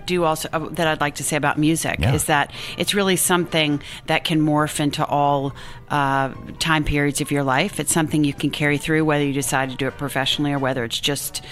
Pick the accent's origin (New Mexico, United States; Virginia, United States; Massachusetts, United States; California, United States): Virginia, United States; Lynchburg; I'm from Lynchburg